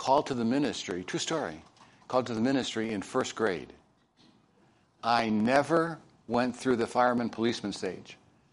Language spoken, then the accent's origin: English; Chicago, Illinois, United States; also born or lived in East Texas / Dallas-Fort Worth; I am from Chicago, so don't worry about it. Kind of comes naturally.